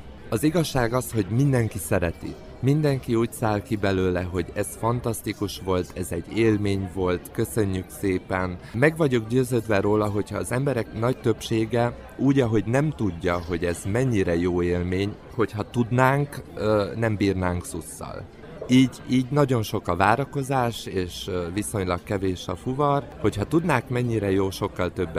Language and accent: Hungarian; Transylvania, Romania; attól, hogy Romániából jövök, én azért még, vagy Erdély-Románia része, én magyar vagyok